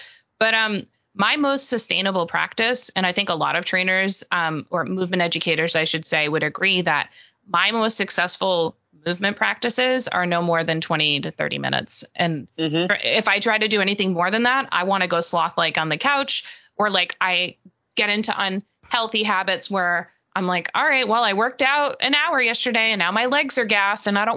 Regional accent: New York, United States; because I'm from Long Island, so...

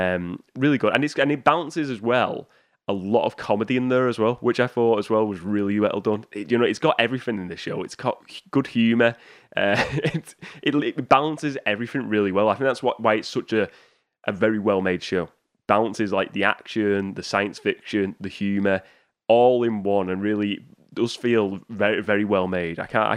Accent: United Kingdom; I'll be honest, I'm British. I've never had a Pop-Tart.

